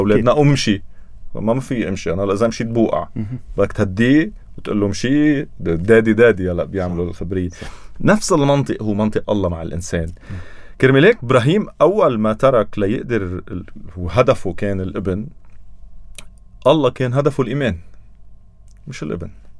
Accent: Lebanon; نحن لبنانية

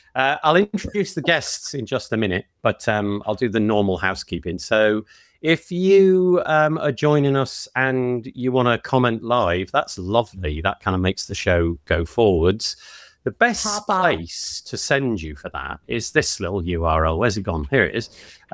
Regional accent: United Kingdom; And I'm British.

